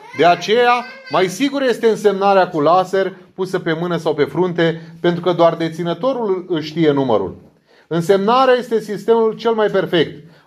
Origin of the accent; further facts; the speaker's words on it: Romania; să nu uităm că suntem ortodoxi și să nu uităm că suntem români.